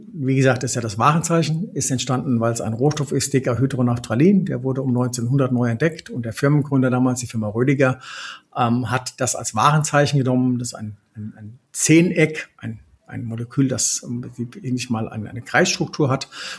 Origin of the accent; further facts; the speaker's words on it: Rhine-Main, Germany; Ich komme aus dem Rhein-Main-Gebiet.